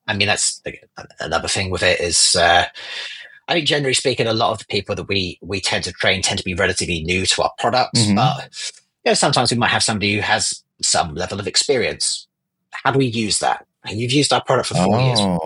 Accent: United Kingdom; I'm a Brit. We love talking about the weather.

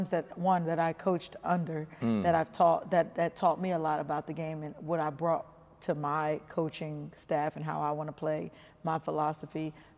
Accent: New Jersey, United States; I'm from Jersey, Philly area, so mm-hmm. when I was younger, he's coming out of Lower Merion High School.

